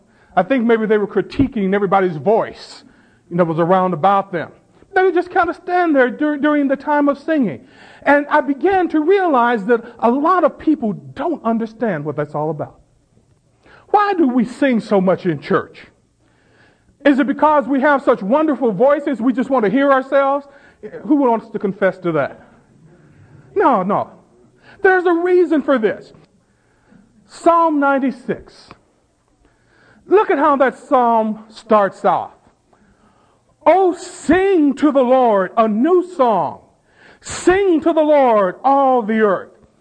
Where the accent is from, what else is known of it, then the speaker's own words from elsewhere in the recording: the South, United States; I grew up in the South. I grew up in a Baptist church in the South.